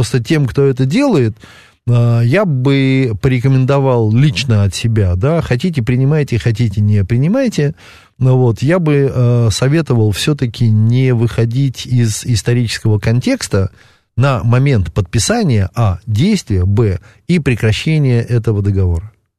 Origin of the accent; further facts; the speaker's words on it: Odesa, Odesa Oblast, Ukraine; Как старый одессит, который вырос на море